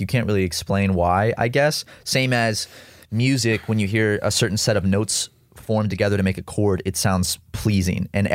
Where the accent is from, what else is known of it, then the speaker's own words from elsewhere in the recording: South Carolina, United States; growing up in South Carolina as a kid